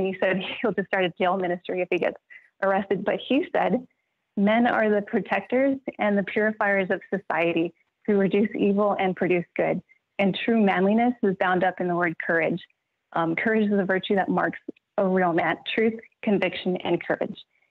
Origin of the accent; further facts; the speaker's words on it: California, United States; Hi, I'm from the San Francisco Bay Area